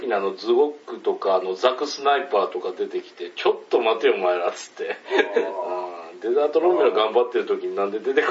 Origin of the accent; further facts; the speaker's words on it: Kansai, Japan; 関西出身なんですけども、全然ラジオに疎くて、で、一時期関西に行ってたことがあった、戻ってて、そこでしばらく仕事してた時期もあったんですけども